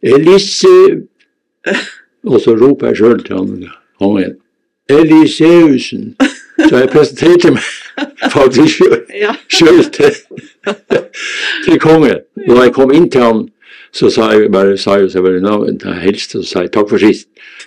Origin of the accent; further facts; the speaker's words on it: Troms, Norway; at jeg kom ifra Senja, den lille bygda